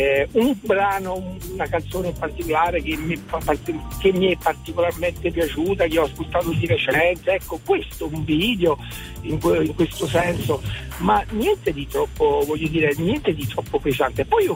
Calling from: Rome, Lazio, Italy; Allora, chiamo da Roma. Siamo da Roma.

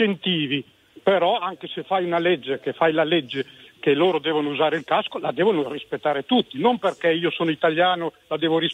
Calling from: Parma, Emilia-Romagna, Italy; Io sono di Parma.

